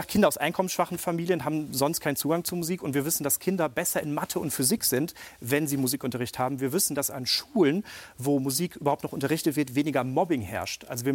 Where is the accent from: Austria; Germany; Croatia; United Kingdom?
Germany; born there; meine Eltern sind Spätaussiedler, kamen ein bisschen später nach Deutschland und ich bin dann in Deutschland geboren.